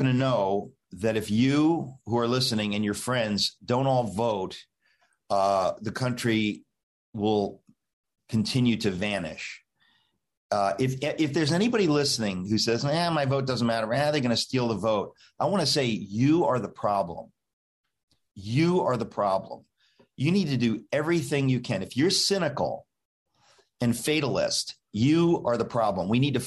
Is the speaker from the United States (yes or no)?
yes; New York, United States; I want to say as a New Yorker, I don't know why you'd go there.